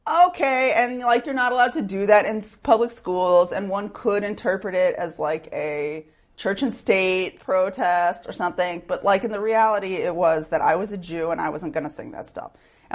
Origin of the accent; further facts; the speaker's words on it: Sherman, Texas, United States; I grew up in Sherman, Texas.